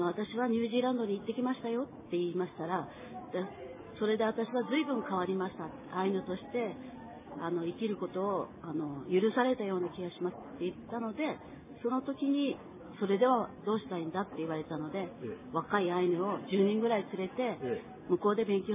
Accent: Shizunai, Hokkaido, Japan; moved away as an adult; now in Sagamihara, Japan; 私は北海道の静内町といいまして、アイヌがたくさんいるところで育ちました。

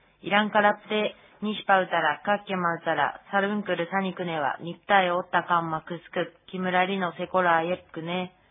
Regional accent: Nibutani, Hokkaido, Japan; now in Biratori, Japan; 私は猿川筋の子孫で、二豚にで生まれ育った

